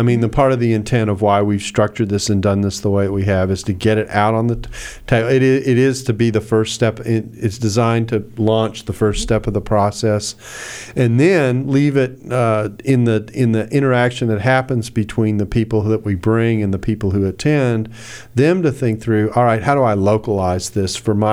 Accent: the South, United States; And I'm from the South, so ladies get to go first.

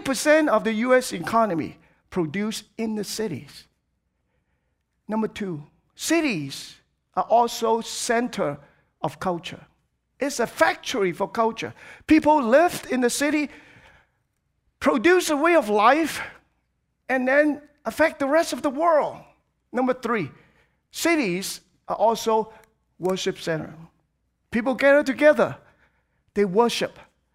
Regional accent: Hong Kong; Now, I was born and raised in Hong Kong, a tiny little space with 7.5 million people.

